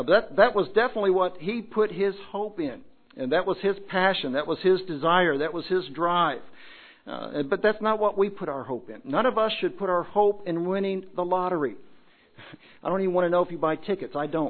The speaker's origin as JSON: {"language": "English", "region": "Kentucky", "country": "United States", "tie": "born or raised there", "said": "When I grew up in Kentucky, I lived very near Churchill Downs"}